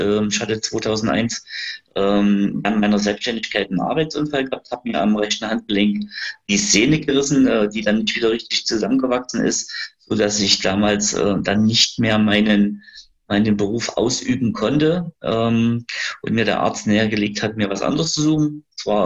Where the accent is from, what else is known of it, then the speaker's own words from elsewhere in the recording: Gera, Thuringia, Germany; Und ich bin Gerscher. Ich bin geboren in Gera, bin auch immer in Gera gewesen. Also, wie man so schön sagt, eine Gersche Fettkutsche.